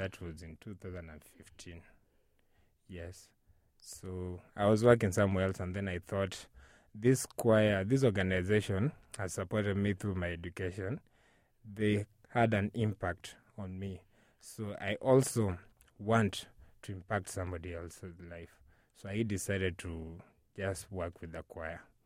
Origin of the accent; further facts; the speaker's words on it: Kenya; Yes, I'm from Kenya.